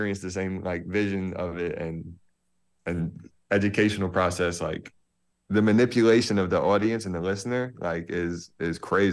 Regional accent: East Coast, United States; I was from the I'm from the East Coast, so it's like, fuck it.

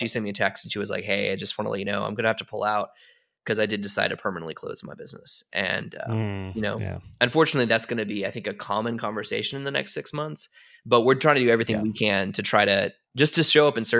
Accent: Tennessee, United States; I mean, I grew up in Tennessee, from Tennessee.

